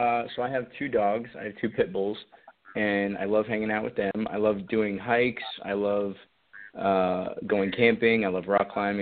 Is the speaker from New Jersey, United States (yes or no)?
no; Colorado, United States; I grew up in Colorado, and so I grew up, like, snowboarding and skating, and I love the snow.